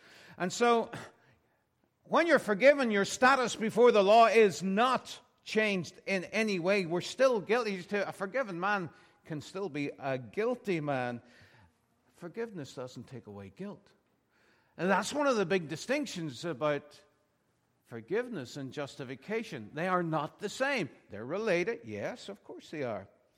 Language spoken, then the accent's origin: English; Ireland; I grew up that way in Ireland